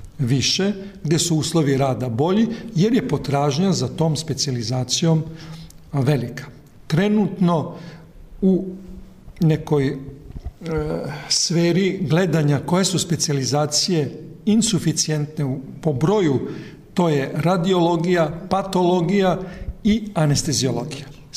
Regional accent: Serbia; Tako da je kod nas u Srbiji pre godinu dana donesen pravilnik

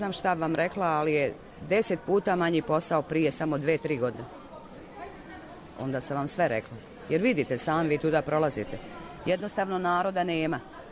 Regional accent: Banja Luka, Republika Srpska, Bosnia & Herzegovina; Banja Luka.

